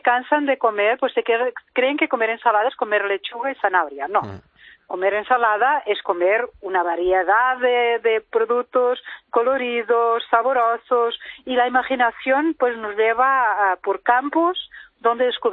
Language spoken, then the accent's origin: Spanish; Portugal; Spanish is a second language; Te iba a decir muy obrigado porque sí, yo soy portuguesa.